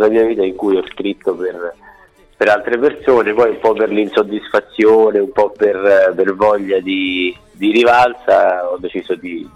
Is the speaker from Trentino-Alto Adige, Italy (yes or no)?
no; Rome, Lazio, Italy; sono nato e cresciuto a Roma, ho 31 anni